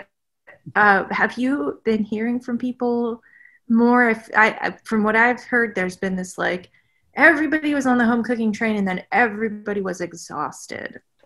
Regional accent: New England, United States; Growing up in New England, my aunt was saying the other day, she was like, what's the deal with grits?

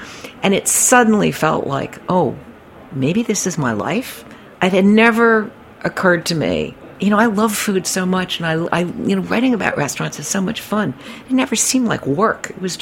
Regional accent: New York City, New York, United States; You know, and I'm a New Yorker.

